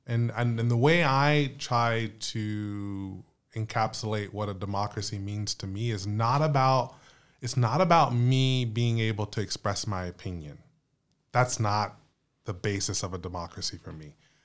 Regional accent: Texas, United States; we have one of our former YAC members is currently in my home state of Texas

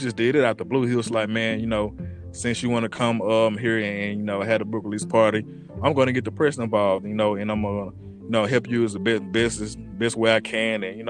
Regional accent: Hernando, Mississippi, United States; I will have the book release party January 25th in my hometown, Hernando, Mississippi.

